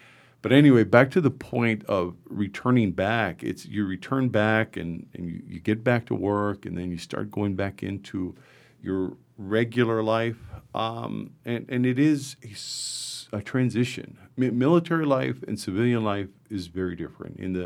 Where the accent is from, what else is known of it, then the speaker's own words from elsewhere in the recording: Las Cruces, New Mexico, United States; She's, she's from the Chicago suburbs and I'm from Las Cruces.